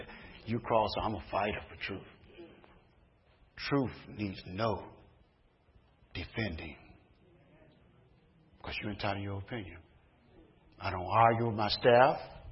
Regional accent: Chicago, Illinois, United States; when I was growing up in Chicago, we used to get in mud fights.

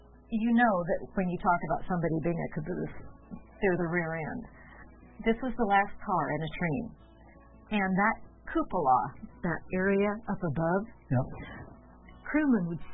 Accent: Lodi, United States; born there; I was born in Lodi.

